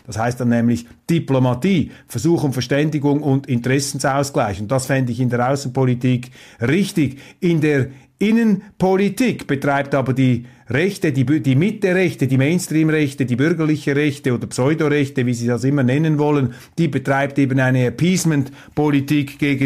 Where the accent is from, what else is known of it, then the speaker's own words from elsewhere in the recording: Switzerland; Und was mir auffällt jetzt als Schweizer